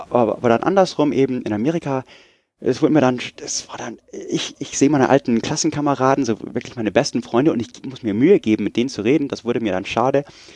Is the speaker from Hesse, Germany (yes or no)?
no; Munich, Bavaria, Germany; Und ich so, ja, ich bin in München aufgewachsen.